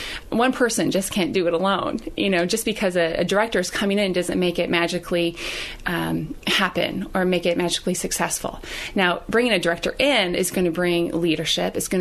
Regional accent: Minneapolis, Minnesota, United States; also born or lived in Grinnell, Iowa / Baraboo, Wisconsin; I actually kind of claim Midwest as home. I was born in Iowa, in Grinnell, Iowa, and lived there for several years and then moved to Baraboo, Wisconsin for a couple of years, but did most of my growing up in the Minneapolis area.

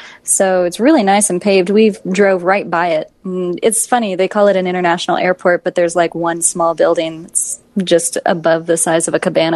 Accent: Las Vegas, Nevada, United States; I mean, we're from Vegas, so of course we go all out when it comes

